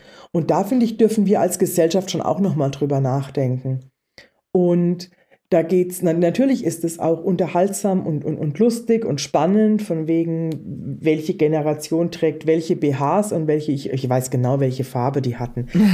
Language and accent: German; Weilbach, Bavaria, Germany; wo ich herkomme, vom Land, ein kleines Dorf im Odenwald, heißt Weilbach